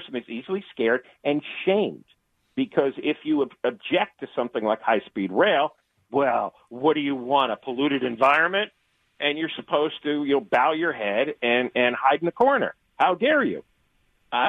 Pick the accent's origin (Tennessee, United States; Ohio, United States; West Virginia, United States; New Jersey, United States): New Jersey, United States; No, I grew up in New Jersey